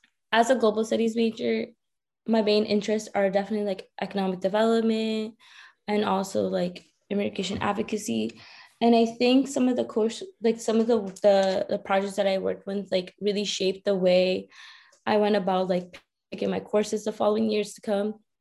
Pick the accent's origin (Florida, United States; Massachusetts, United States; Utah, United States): Massachusetts, United States; Lynn; there was like a chapter in my hometown of Lynn, Massachusetts.